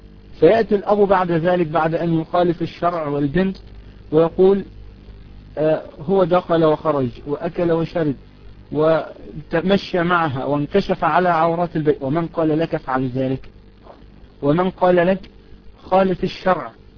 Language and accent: Arabic; Egypt; لكن هل هي جزء من المهر في العرف عندنا في مصر مثلا؟